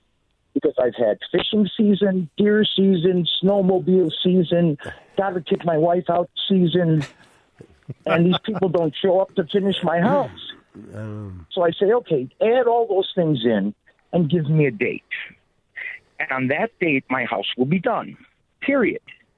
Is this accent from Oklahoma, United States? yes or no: no; Chicago, Illinois, United States; I was born and raised in Chicago, and in Chicago, you don't trust too many people. In Wisconsin, I found people are very trustful.